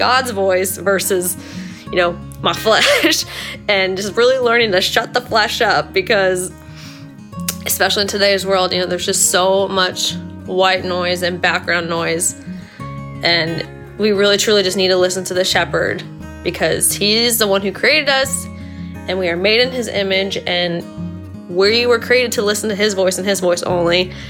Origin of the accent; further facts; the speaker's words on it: San Diego, California, United States; I am from San Diego, California